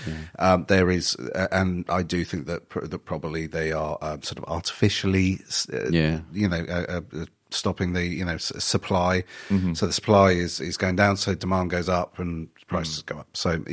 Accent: Reading, South East England, United Kingdom; It's because I'm from Reading

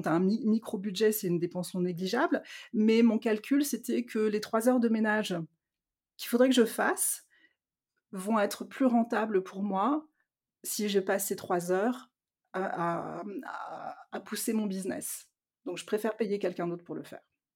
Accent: France; moved away as an adult; also born or lived in London, United Kingdom; moi, je suis partie de France, j'avais 19 ans, j'y reviens après l'INSEAD, j'ai 30 ans, et donc pendant toutes ces années de ma vingtaine d'années, j'étais à Londres, et en Angleterre

